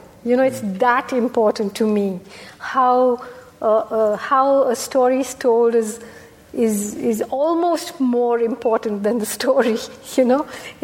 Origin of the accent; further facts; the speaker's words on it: Kerala, India; when I was growing up in Kerala in this little village